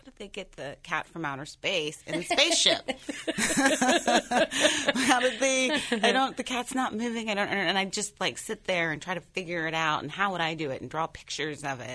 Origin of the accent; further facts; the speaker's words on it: Ohio, United States; So just looked it up and saw Wright State. It's right in my hometown and has one of the best film departments the country. So it was like, wow, this is my backyard. And, family's here.